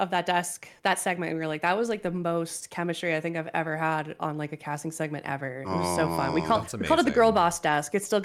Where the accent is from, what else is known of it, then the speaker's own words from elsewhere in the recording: Hong Kong; born there; also born or lived in Singapore; I was born in Hong Kong, actually. Yes. Lived in Singapore for a little bit.